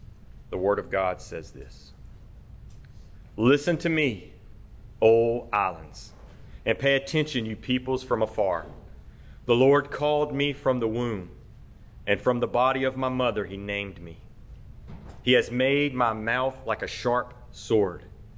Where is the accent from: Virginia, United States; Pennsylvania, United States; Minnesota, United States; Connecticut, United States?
Virginia, United States; accent: Southern; I hail from Virginia. That's why I have a. That's why I talk a little funny. I got a pretty thick Southern accent.